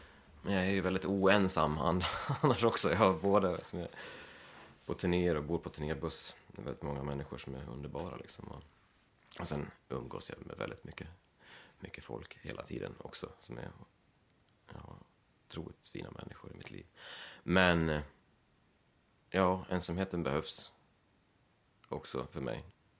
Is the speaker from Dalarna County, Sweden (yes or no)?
yes; Leksand, Dalarna County, Sweden; Jag kommer från Leksand, och jag har mina föräldrar och en syster här i Krokarna.